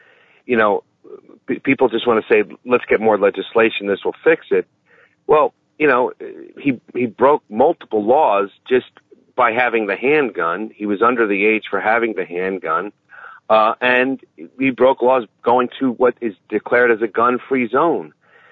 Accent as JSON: {"language": "English", "region": "New York", "country": "United States", "tie": "born or raised there", "said": "Same thing where I grew up in New York. There was an area called Summit Park, and Summit Park was a mental health facility, soup to nuts."}